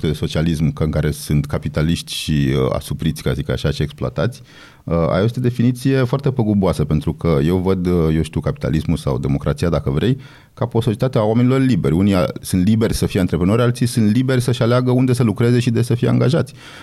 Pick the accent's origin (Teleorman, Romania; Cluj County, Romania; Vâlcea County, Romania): Vâlcea County, Romania; Râmnicu Vâlcea; also born or lived in Bucharest; am crescut în Râmnicu Vâlcea la bunici, când m-am întors, că m-am născut în București, am crescut la Râmnicu Vâlcea, dar când m-am întors în București